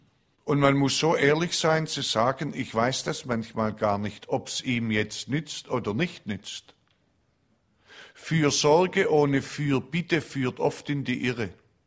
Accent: Baden-Württemberg, Germany; wir sind doch Schwabe.

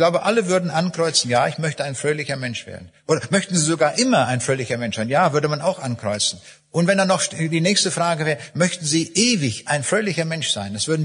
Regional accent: Kaliningrad, Kaliningrad Oblast, Russia; Königsberg waren am nächsten Tag, habe ich ihnen von dieser Begebenheit erzählt. Ich habe gesagt, das war meine Heimat, aber ist es nicht mehr.

